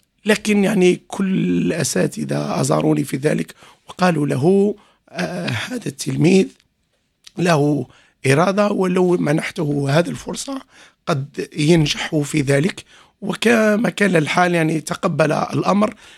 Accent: Constantine, Constantine Province, Algeria; كانت مختومة بختم أديبة كبيرة عندنا بالجزائر

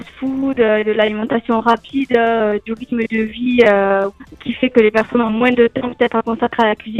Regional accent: Narbonne, Occitanie, France; moi j'ai grandi sur Narbonne

